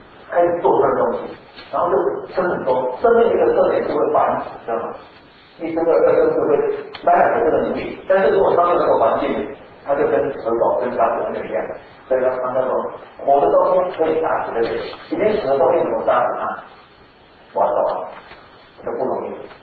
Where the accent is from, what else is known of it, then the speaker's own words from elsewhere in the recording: Taiwan; 你知道我们台湾人很喜欢跟男孩子，对不对？